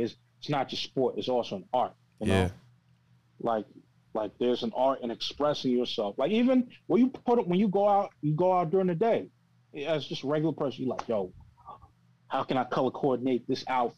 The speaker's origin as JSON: {"language": "English", "region": "New York", "country": "United States", "said": "that's like the instincts you pick up as a New Yorker."}